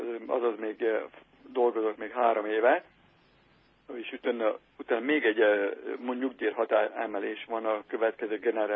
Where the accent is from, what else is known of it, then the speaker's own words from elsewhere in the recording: Lövő, Győr-Moson-Sopron, Hungary; also born or lived in Austria; now in United States; Én Lövön születtem, Sopron megyében, és Sopronban laktunk, a Patak utcában. A papám a pamutiparban dolgozott, és utána Tisza Gyulázán laktunk, és akkor újra Lövön, és akkor Ausztriában, menekültáborokban